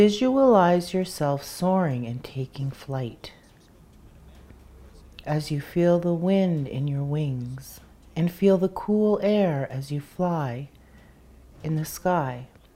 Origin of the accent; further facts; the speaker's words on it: Temagami, Ontario, Canada; I am from Temagami First Nation, Deep Water People.